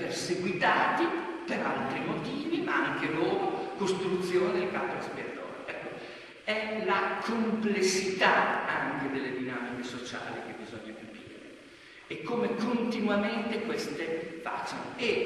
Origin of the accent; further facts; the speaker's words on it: Bologna, Emilia-Romagna, Italy; born there; Io sono nato a Bologna